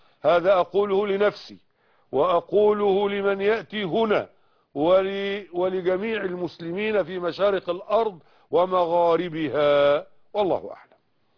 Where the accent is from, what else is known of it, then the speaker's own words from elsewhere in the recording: Egypt; اذا كانت الحكومة المسلمة في بلادنا مصر تسمح بذلك فلا حرج